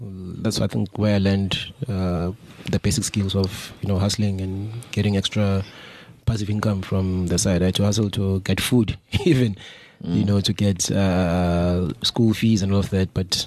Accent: Witbank, Mpumalanga, South Africa; born there; I was born in Witbank.

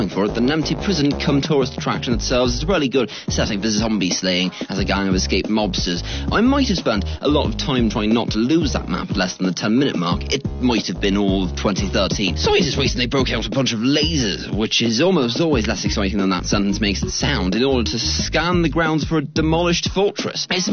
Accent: Northern Ireland, United Kingdom; accent: Northern Irish; Aye, my pirate accent does sound like my Northern Irish accent, which does sound like my regular Irish accent.

